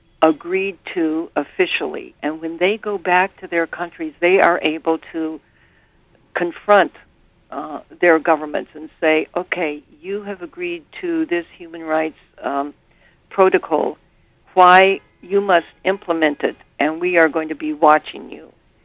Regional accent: Burlington, Vermont, United States; Even, you know, I'm from Burlington, Vermont.

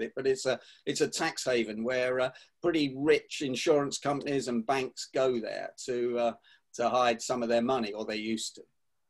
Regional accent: England, United Kingdom; But actually, I'm English and I'm British.

